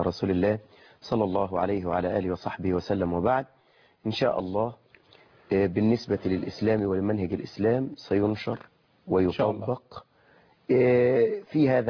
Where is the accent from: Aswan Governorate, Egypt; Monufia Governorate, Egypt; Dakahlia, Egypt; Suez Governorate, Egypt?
Suez Governorate, Egypt; Suez; أحد المرشحين عندنا في السويس البارزين